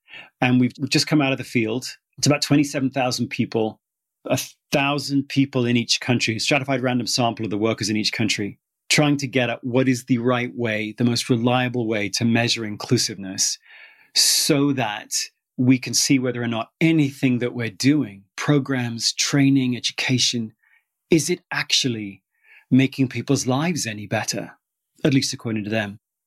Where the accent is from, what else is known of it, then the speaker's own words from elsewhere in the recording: United Kingdom; I'm British. There are no bobcats in Britain.